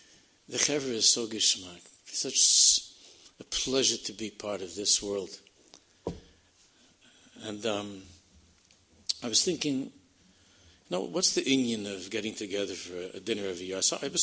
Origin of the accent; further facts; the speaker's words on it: Queens, New York, United States; And I'm from Queens, and my wife's from Canarsie